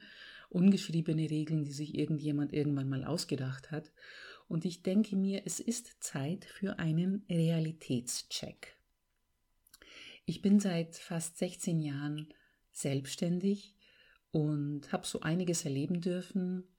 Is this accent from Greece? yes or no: yes; Greece; German is a second language; now in Germany; auch in meinem Heimatland hat sich die Lage sehr verbessert. In manchen Teilen sogar ist Griechenland digitalisierter als Deutschland